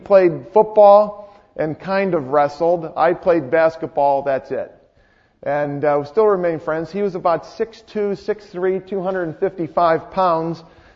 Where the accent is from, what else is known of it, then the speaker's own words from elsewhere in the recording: Willoughby, Ohio, United States; also born or lived in Mansfield; I was raised in Willoughby, Ohio. That's in the north, 20 miles north and east of Cleveland. That's where I was raised. I was born in Mansfield, raised in Willoughby.